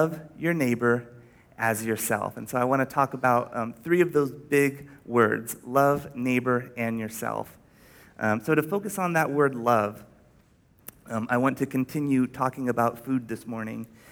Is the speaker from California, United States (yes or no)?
yes; Stockton, California, United States; We always got it from a restaurant that was near my house where I grew up in Stockton, California.